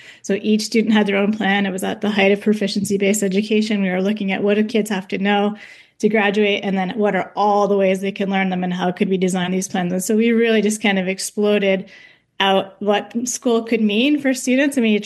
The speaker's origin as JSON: {"language": "English", "region": "New Hampshire", "country": "United States", "tie": "born or raised there", "said": "I grew up in New Hampshire, actually, not in a rural town, in a suburban city"}